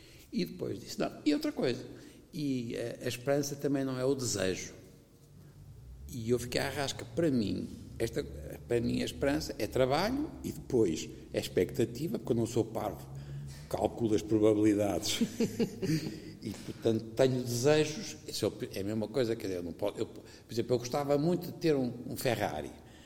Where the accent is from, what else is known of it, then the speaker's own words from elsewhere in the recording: Vila Praia de Âncora, Viana do Castelo, Portugal; Eu, como sou de Vila Praia da Âncora, passo lá muito.